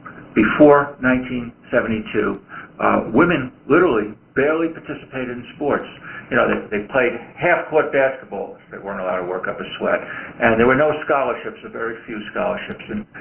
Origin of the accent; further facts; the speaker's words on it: Brooklyn, New York, United States; I grew up in Brooklyn and used to go watch the Brooklyn Dodgers.